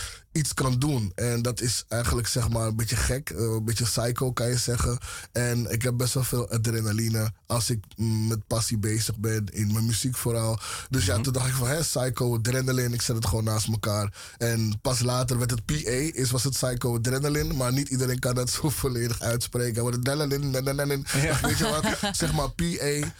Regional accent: Amsterdam, North Holland, Netherlands; born there; ik ben geboren in Amsterdam-Noord, waar eigenlijk ook heel veel artiesten vandaan komen.

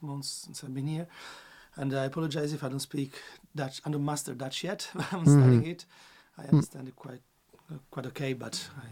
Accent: Naples, Campania, Italy; English is a second language; moved away; I'm sorry. But I'm from Naples, from the south.

